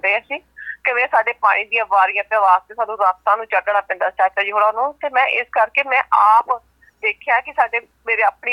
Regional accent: Chandigarh, India; ਮੈਂ born brought up Chandigarh ਤੋਂ, ਪਰ ਸਾਡੀ ਜ਼ਮੀਨ ਪੰਜਾਬ ਵਿੱਚ ਹੈਗੀ ਹੈ

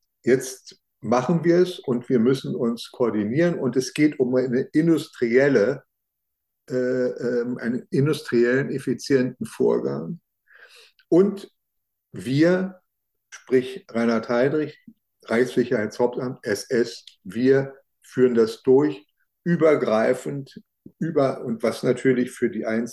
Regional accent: Berlin, Germany; ich kannte die Wannsee-Villa so als Berliner, ich bin Berliner

